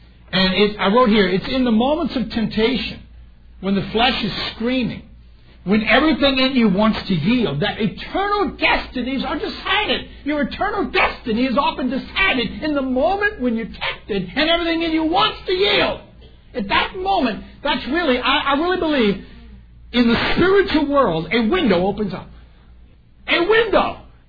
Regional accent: New Orleans, Louisiana, United States; I'm from New Orleans. I like it strong.

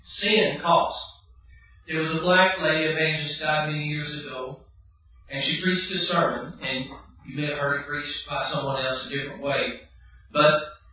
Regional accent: Dallas, Texas, United States; When I was about the, I believe, the third or fourth grade, growing up in Dallas and in school

